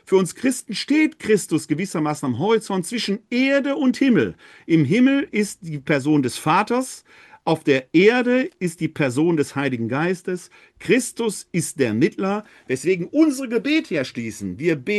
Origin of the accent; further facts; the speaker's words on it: Essen, North Rhine-Westphalia, Germany; Meine Heimatstadt ist ja Essen.